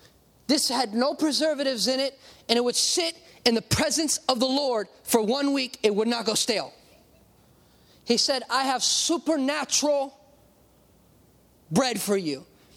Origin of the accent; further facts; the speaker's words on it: United States; But we, you know, it's hard for us to hear that because we're American.